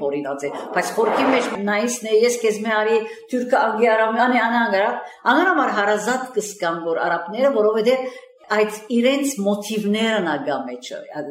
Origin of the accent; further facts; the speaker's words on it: Syria; ես արաբ սիրիացի եմ, բայց ես հայ եմ, հայ։ Հայ եմ։